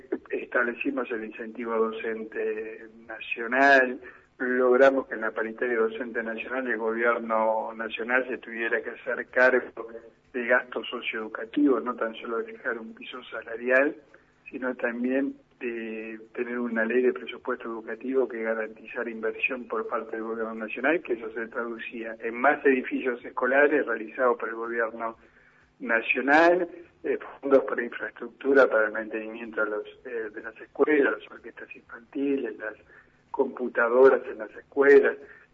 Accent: Bariloche, Río Negro, Argentina; y yo que, bueno, soy de Bariloche.

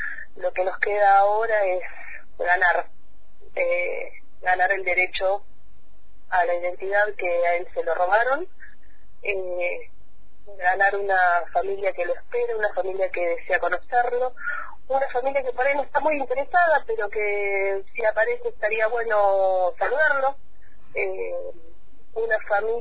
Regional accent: Bahía Blanca, Buenos Aires Province, Argentina; born there; also born or lived in Cutral Có; nací en Bahía Blanca en octubre de 1975, vivía con mi papá, mi mamá

